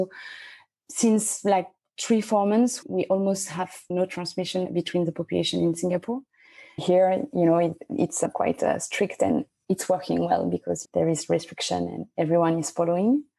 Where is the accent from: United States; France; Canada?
France; Paris, Île-de-France; Yeah, I grew up in Paris and I'm a pharmacist.